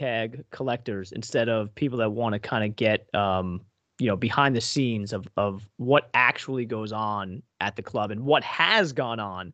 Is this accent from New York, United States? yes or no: yes; New York, United States; I grew up on Long Island